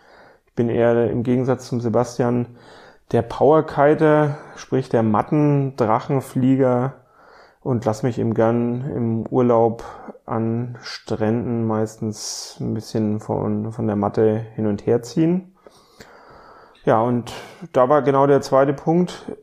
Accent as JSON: {"language": "German", "region": "Bavaria", "country": "Germany", "accent": "Franconian", "moved": "yes", "lives_now": "Bremen, Germany", "said": "ich komme ursprünglich aus Franken. Man wird es sicherlich auch noch hören. 2,5 Jahre bin ich jetzt in Bremen. In der kurzen Zeit kriege ich meinen Dialekt nicht weg."}